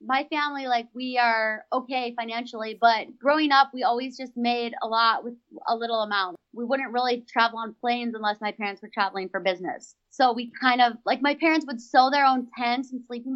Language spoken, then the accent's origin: English; Rochester, Minnesota, United States; In Rochester. It's in the southeast corner.